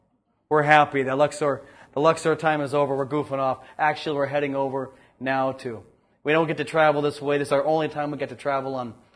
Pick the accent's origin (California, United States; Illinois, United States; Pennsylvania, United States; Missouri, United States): California, United States; Ojai; But I told them, I'm from Ojai Valley.